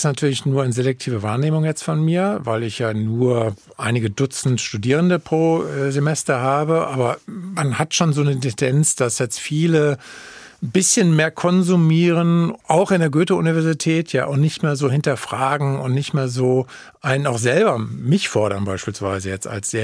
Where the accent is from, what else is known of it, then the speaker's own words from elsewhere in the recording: Frankfurt, Hesse, Germany; bin damals als Frankfurter nach Offenbach gegangen in den Schwimmclub, weil damals in Frankfurt es keinen ordentlichen Schwimmclub gab.